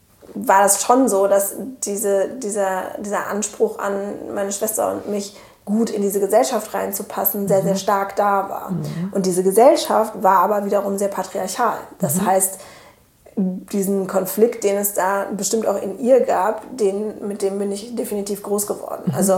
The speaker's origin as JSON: {"language": "German", "town": "Cologne", "region": "North Rhine-Westphalia", "country": "Germany", "said": "ich bin Kölnerin auf jeden Fall, weil ich halt in Ehrenfeld geboren bin."}